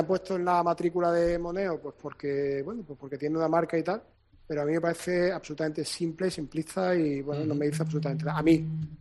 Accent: Málaga, Andalusia, Spain

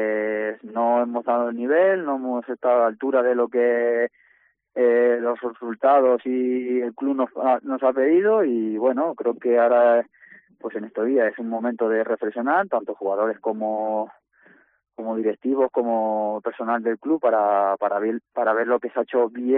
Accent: La Solana, Castilla-La Mancha, Spain; Yo soy de La Solana, de Ciudad Real.

